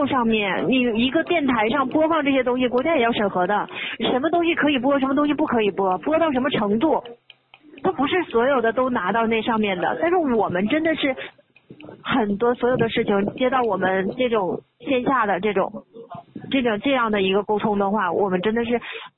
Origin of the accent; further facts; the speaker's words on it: Harbin, Heilongjiang, China; also born or lived in Beijing; now in Guangzhou, China; 我家是东北哈尔滨的。